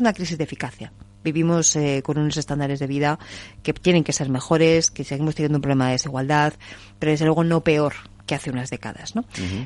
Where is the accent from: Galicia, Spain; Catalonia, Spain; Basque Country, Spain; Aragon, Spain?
Aragon, Spain; en Aragón, en mi tierra